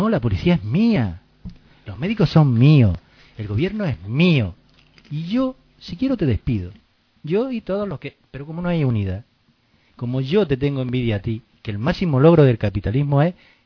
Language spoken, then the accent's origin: Spanish; Spain; España es una empresa que funciona con muchos trabajadores, que somos todos los españoles.